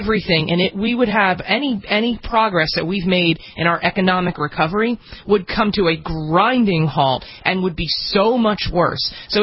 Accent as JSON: {"language": "English", "region": "New Jersey", "country": "United States", "tie": "born or raised there", "said": "when you grow up in Jersey like I did, and you say, well, where'd you grow up? And you say the mall that's closest to you."}